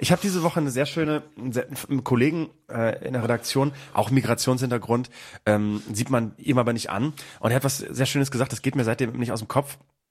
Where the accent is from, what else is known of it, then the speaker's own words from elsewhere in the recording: Bremen, Germany; now in Cologne, Germany; als Kölner in Bremen geboren, in Bremen aufgewachsen und dann nach Köln gezogen.